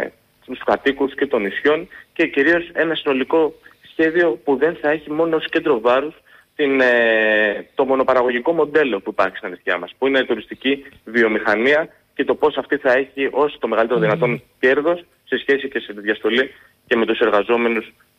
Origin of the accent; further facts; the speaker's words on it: Rhodes, South Aegean, Greece; Εγώ είμαι και Βέρος Δωδεκανήσιος, είναι και ο πατέρας μου από την Ίσιο, η μητέρα μου από τη Λέρο, εγώ γεννήθηκα και μεγάλωσα στην Ρόδο.